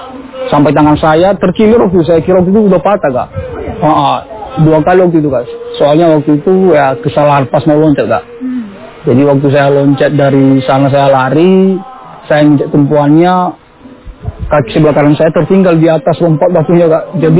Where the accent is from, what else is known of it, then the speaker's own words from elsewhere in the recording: Bawomataluo, North Sumatra, Indonesia; saya asal Desa Bawah Matalu, saya salah satu pelompat dari Desa Bawah Matalu ini.